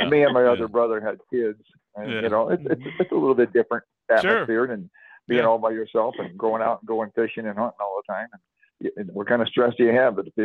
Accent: Florissant, Missouri, United States; also born or lived in Ferguson; I basically was in Florissant. I was raised basically from about second grade on up in Florissant all the way up.

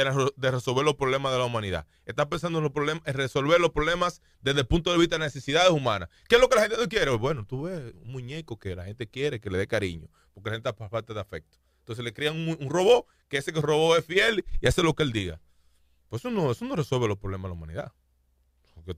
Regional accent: Dominican Republic; nosotros somos República Dominicana

